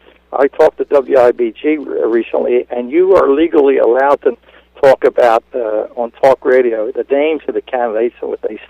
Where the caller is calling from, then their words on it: Seaville, New Jersey, United States; I'm calling from Seaville, New Jersey, not too far from Ocean City and Seattle City.